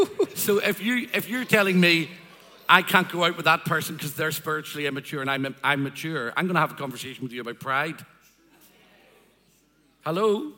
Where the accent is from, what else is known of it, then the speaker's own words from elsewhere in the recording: Northern Ireland, United Kingdom; I come from Northern Ireland, right?